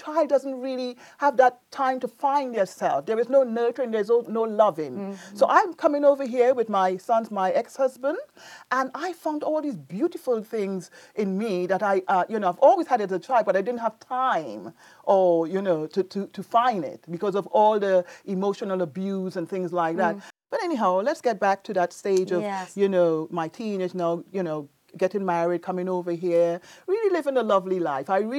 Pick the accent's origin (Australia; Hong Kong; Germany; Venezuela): Venezuela; also born or lived in Aruba / Trinidad and Tobago / New York City; now in United States; I'm originally from Aruba, but I grew up in Venezuela and Trinidad and then New York City.